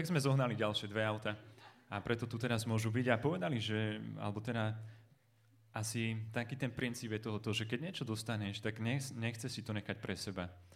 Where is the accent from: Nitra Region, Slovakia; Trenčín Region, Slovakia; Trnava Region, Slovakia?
Trenčín Region, Slovakia; Trenčín; a ja som z Trenčína, žijem v Trenčine, mám 27 rokov